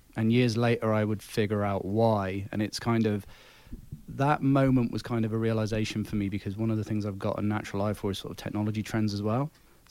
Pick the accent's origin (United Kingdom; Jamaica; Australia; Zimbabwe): United Kingdom; now in United States; where I'm from in the UK, obviously, I'm not from Georgia originally.